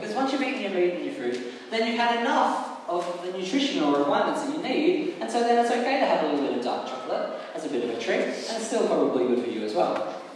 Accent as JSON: {"language": "English", "country": "Australia", "said": "as an Australian, I have the responsibility to pray for the well-being of our nation"}